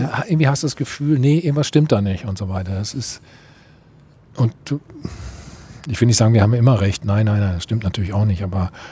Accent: Bad Salzuflen, North Rhine-Westphalia, Germany; ich komme nun mal da aus Bad Salzuflen, das ist 20 Kilometer von Bielefeld.

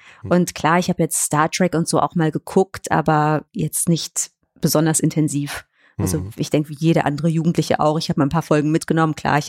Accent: Cologne, North Rhine-Westphalia, Germany; ich komme ja aus Köln

